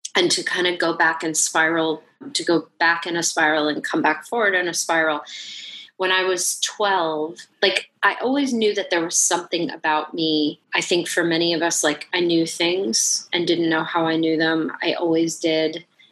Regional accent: New Jersey, United States; born there; I was born in New Jersey and descend from folks who came from Scotland and Ireland and all over Italy, including Lake Garda and Sicily.

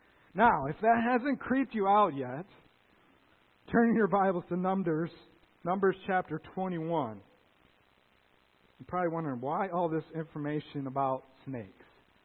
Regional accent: Fowlerville, Michigan, United States; also born or lived in Howell, Michigan; I was born in Howell, Michigan, and I grew up in Fowlerville, Michigan.

